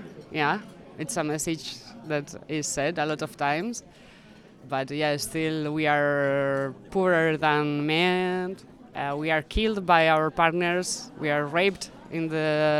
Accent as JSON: {"language": "English", "town": "León", "region": "Castile and León", "country": "Spain", "second_language": "English", "said": "I come from Spain, from León, in the north of Spain."}